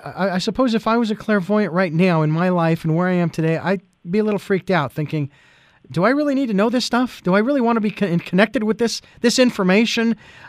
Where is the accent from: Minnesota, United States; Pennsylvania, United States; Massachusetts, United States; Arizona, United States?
Arizona, United States; Phoenix; as I've mentioned before, I'm from Phoenix, Arizona, and all I had was hot.